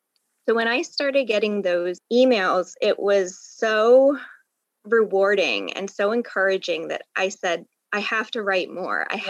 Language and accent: English; Maryland, United States; Okay, well, I'm from Maryland. I have lived here my entire life, and I live here with my husband and my dog.